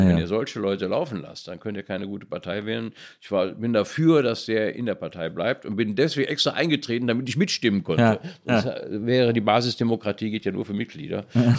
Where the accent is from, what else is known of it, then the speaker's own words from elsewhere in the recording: Cologne, North Rhine-Westphalia, Germany; in dem Vorort, wo ich aufgewachsen bin, Köln-Widdersdorf, das war halt eine Reihenhaussiedlung, und da wurde halt nur geschlafen und morgens fuhr man zur Arbeit, da war nichts, keine Infrastruktur.